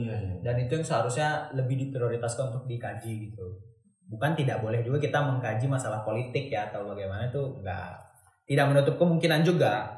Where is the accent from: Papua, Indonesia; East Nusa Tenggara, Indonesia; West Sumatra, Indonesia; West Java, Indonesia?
West Java, Indonesia; Bogor; Di Bogor, gue lihat kan gue orang Bogor sih ya.